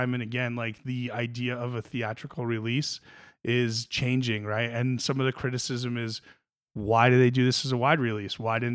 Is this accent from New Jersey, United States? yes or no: yes; New Jersey, United States; Like, I grew up in North Jersey, so like I'm like kind of periphery around that and everything.